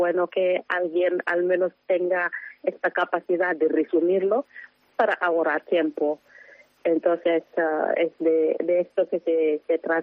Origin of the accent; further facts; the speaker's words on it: Senegal; now in Burela, Spain; dicen que eres de donde vives, ¿no? Pues una senegalesa viviendo en Burela.